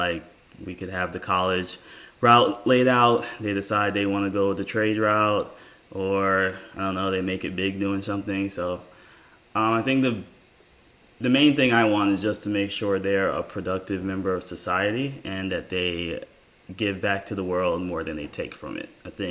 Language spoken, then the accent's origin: English; Jamaica; I mean, I am too because I'm from Jamaica.